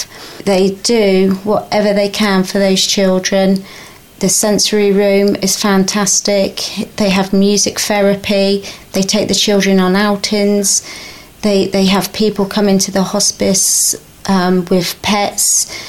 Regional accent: Farndon, East Midlands, United Kingdom; from Farndon.

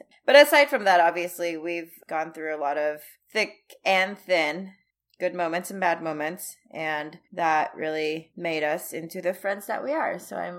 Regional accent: South Korea; moved away; that's what I remember of growing up in Korea. We used to always have white Christmases.

